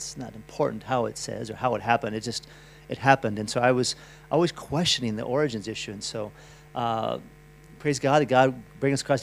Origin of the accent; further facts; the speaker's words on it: Boulder, Colorado, United States; but I grew up in Boulder, Colorado, which is a town in the middle of the country, but it was very new.